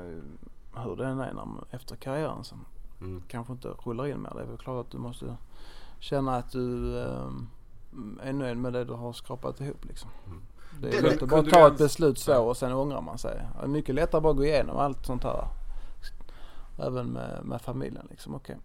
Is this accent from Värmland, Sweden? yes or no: no; Malmö, Skåne, Sweden; Jag har alltid sagt och alltid drömt om att avsluta hemma i Malmö.